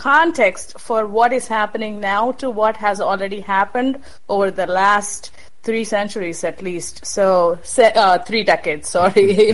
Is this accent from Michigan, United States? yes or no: no; Jackson, Mississippi, United States; I am from Jackson, Mississippi.